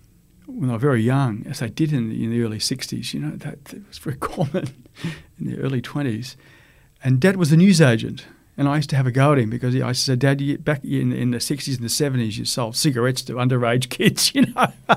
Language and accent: English; Canberra, Australian Capital Territory, Australia; I grew up there. I was born in Canberra